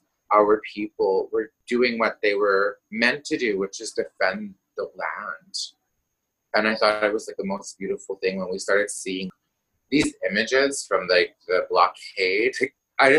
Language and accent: English; Manitoba, Canada; growing up in Northern Manitoba, I've always had this conflict of I'm either with the chiefs or I'm against them.